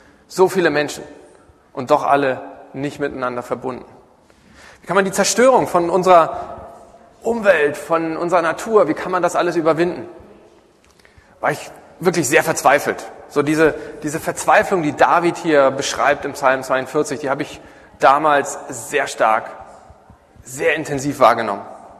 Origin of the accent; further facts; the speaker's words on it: East Germany, Germany; ich komme aus dem Osten unserer Republik, komplett atheistisch groß geworden.